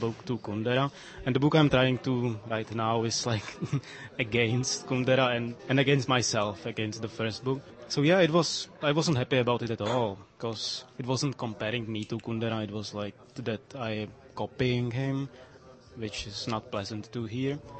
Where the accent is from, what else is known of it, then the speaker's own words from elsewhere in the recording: Czechia; English is a second language; I'm from the Czech Republic and I'm in the middle of the West and the East.